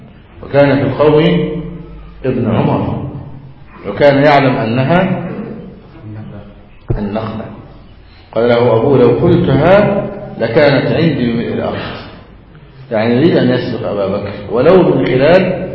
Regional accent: Egypt; كما عندنا في مصر مثلا

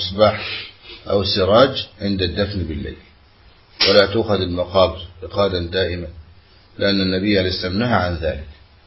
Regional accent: Egypt; عندنا في مصر يقول عن المسجد الصغير زاوية

